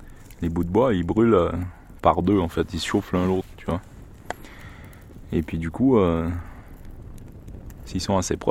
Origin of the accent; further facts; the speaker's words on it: Quebec, Canada; J'ai grandi concrètement en Gaspésie. C'est un peu la Corse du Québec, c'est-à-dire qu'il y a la mer et puis il y a un peu la montagne à côté.